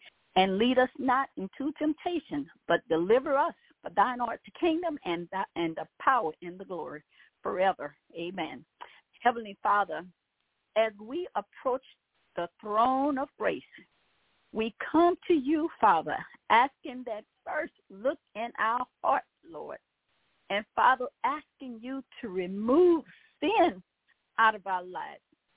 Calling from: Baton Rouge, Louisiana, United States; I am calling from Baton Rouge, Louisiana.

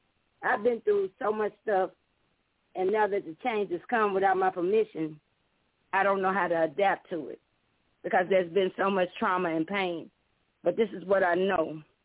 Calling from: Nashville, Tennessee, United States; I'm calling from Nashville, Tennessee.

